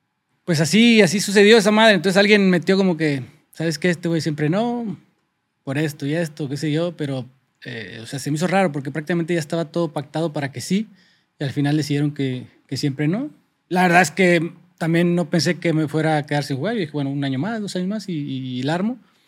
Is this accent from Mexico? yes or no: yes; Mexico; also born or lived in Sacramento, United States; yo nací en Sacramento, California. Bueno, la historia te la voy a resumir un poquito. Mis papás se fueron a Estados Unidos para una mejor vida. Nací yo y era un bebé de brazos y deportan a mi mamá. Entonces mi mamá con todos esos chiquillos se tuvo que venir acá a México